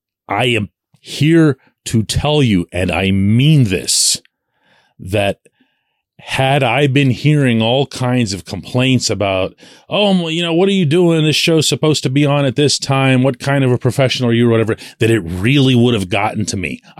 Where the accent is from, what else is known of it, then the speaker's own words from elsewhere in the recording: Pittsburgh, Pennsylvania, United States; I'm born and raised in Pittsburgh, but all of my relatives and the rest of the tree, I guess, is on that side of the water.